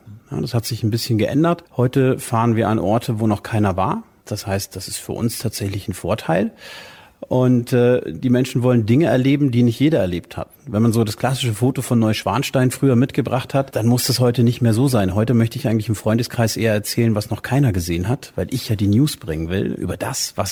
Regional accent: Bogotá, Bogotá D.C., Colombia; also born or lived in Frankfurt am Main; now in Germany; Nee, ich habe tatsächlich den Geburtsort Frankfurt am Main. Das heißt, ich bin gebürtiger Hesse, bin dann aber in der schönen Stadt Bogotá in Kolumbien aufgewachsen

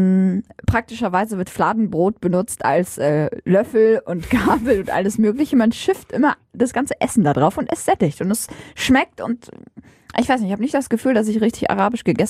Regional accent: Syria; now in Germany; Also ich komme aus Syrien

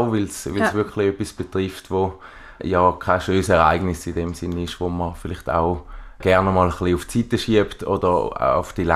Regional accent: St. Gallen, Switzerland; Ich komme eben aus dem Raum St. Gallen, bin dort auch bei der OBT beschäftigt, am Hauptsitz.

